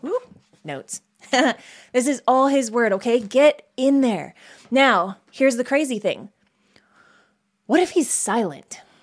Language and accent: English; Canada; also born or lived in Arizona, United States; I left my life in Arizona. I was 2 weeks away from extending my visa. I'm Canadian.